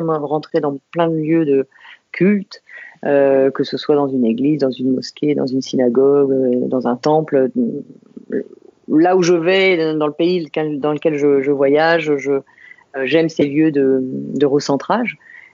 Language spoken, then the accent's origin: French; Saint-Maurice, Île-de-France, France; Alors moi, je suis une parisienne. En fait, je suis une banlieusarde. Je suis née à Saint-Maurice, tout à côté de Paris. Et j'ai vécu en banlieue parisienne pendant des années autour de Paris. Donc, mes racines sont en Île-de-France.